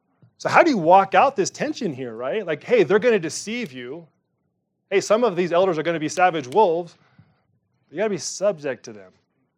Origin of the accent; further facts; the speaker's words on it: United States; So there's this word that I feel like as an American, I detest it.